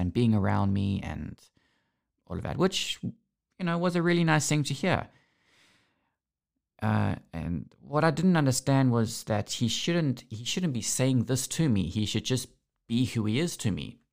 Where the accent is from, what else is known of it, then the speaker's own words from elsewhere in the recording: Durban, KwaZulu-Natal, South Africa; born there; It's the same as I've tried suing my parents because I was born in Durban.